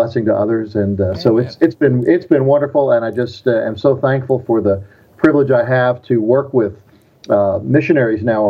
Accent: Schroon Lake, New York, United States; I had the privilege of growing up in Skirring Lake, New York, which is the headquarters of a wonderful ministry called Word of Life.

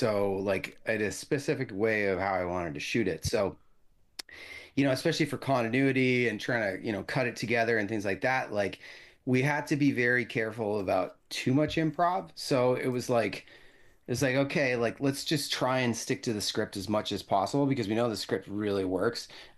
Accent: Peterborough, Ontario, Canada; Like, I grew up in Peterborough, Ontario.

